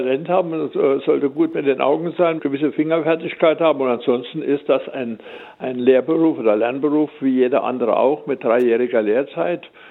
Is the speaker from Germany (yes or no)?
yes; Idar-Oberstein, Rhineland-Palatinate, Germany; Und ich stamme aus Oberstein, das heißt, mein Vater, mein älterer Bruder, hatten eine große Firma mit Metallwaren